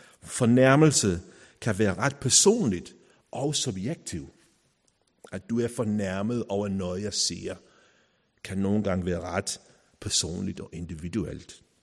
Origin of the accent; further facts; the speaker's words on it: United Kingdom; now in Denmark; Der, hvor jeg voksede op, hver 5. november skulle vi tænde bål. Det var Bonfire Night, hedder det. Guy Fawkes Night.